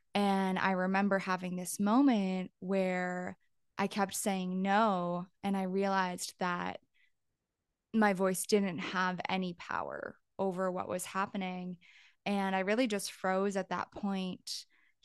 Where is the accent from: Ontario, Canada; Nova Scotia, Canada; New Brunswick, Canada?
Ontario, Canada; Toronto; I'm also from Canada. I'm based in Toronto